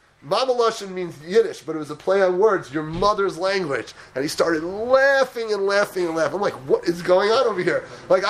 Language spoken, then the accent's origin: English; England, United Kingdom; He usually speaks Hebrew with everyone, but me, I'm English.